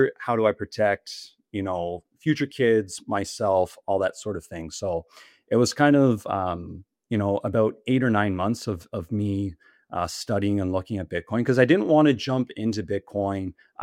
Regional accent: Canada; I'm from Canada

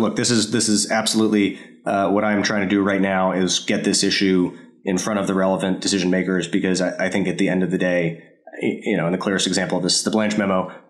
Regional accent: Maryland, United States; I grew up in Maryland.

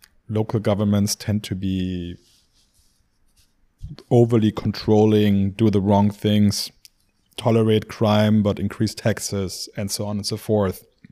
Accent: Göttingen, Lower Saxony, Germany; English is a second language; Okay. I'm from the northwest of Germany, from a small university town called Göttingen.

